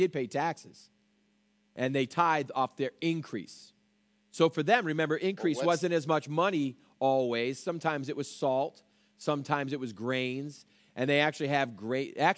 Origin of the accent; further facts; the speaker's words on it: New York, United States; we're pastors from New York and things like that.